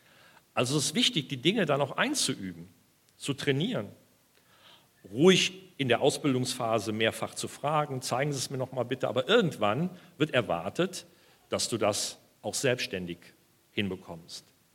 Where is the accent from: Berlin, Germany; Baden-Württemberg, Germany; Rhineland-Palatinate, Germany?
Rhineland-Palatinate, Germany; Altenahr; an die Menschen im Ahrtal, wo ich herkomme, ich bin in Altenahr aufgewachsen, in Ahrweiler zur Schule gegangen